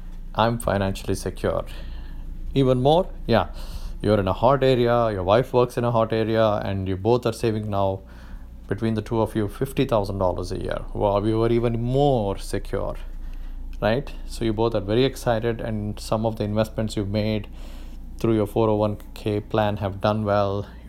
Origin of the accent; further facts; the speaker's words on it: South India, India; I'm from South Indian middle class where you make as much money as you can, spend as little as you can, and save as much as you can.